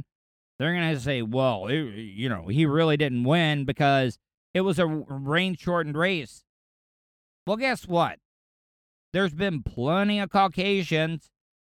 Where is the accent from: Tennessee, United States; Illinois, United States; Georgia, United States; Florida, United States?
Florida, United States; Daytona Beach; You know, growing up around Daytona, I always get excited about the restrictor plate races